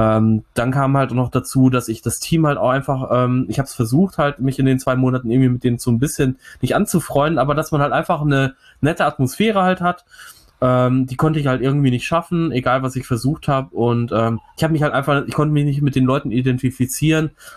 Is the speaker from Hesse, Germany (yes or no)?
no; Bochum, North Rhine-Westphalia, Germany; born there; Langenargen, Regensburg und jetzt Bochum, meiner Geburtsstadt auch tatsächlich, muss ich ja sagen. Hier ist der … vor 30 Jahren im St. Elisabeth Krankenhaus geboren worden.